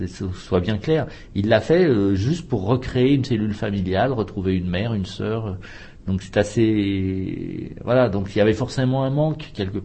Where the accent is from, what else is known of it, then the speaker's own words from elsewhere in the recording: France; qu'on n'a pas forcément chez nous en France.